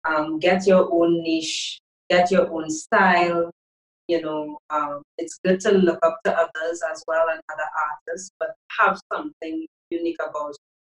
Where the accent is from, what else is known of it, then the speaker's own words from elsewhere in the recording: Trinidad & Tobago; I'm also from Trinidad too